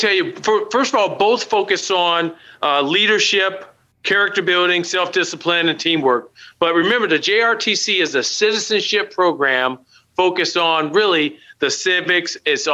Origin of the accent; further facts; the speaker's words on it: Milwaukee, Wisconsin, United States; so I grew up in Milwaukee, Wisconsin, 85,000 high school students, but we only had one JROTC in the entire city.